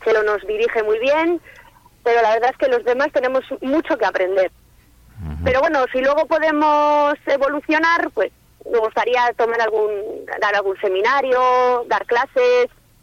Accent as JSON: {"language": "Spanish", "town": "Laredo", "region": "Cantabria", "country": "Spain", "said": "yo porque soy de Laredo y lo veo como más, me impone más actuar en Laredo, porque hay gente que conoces"}